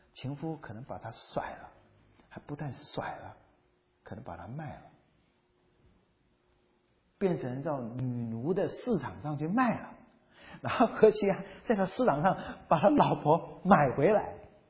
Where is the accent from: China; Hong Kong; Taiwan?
Taiwan